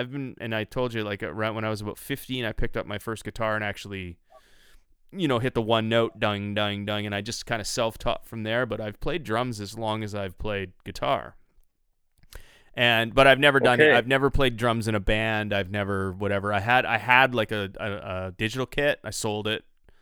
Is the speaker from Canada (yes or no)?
yes; Thunder Bay, Ontario, Canada; I'm from Thunder Bay